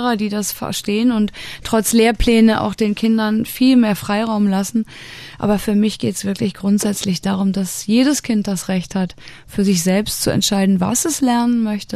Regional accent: Hagen, North Rhine-Westphalia, Germany; gerade weil es meine Heimatstadt ist. Und ich war da auch länger nicht. Und da spiele ich in meiner alten Grundschule tatsächlich. Es gab in Hagen sonst keine richtig coolen Venues mehr, so in der Größe.

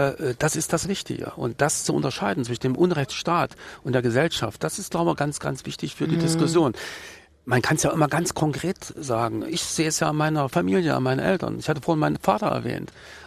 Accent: Jena, Thuringia, Germany; Und deswegen wollte ich auch mal da bleiben. Ich meine, wenn ich mich erinnere, das waren eine tolle Zeiten, als ich da mit meiner Clique über die Jenaer Berge gezogen bin.

